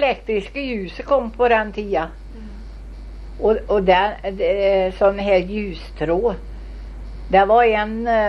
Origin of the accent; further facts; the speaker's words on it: Värmland, Sweden; Och du vet, vi är värmlänningar.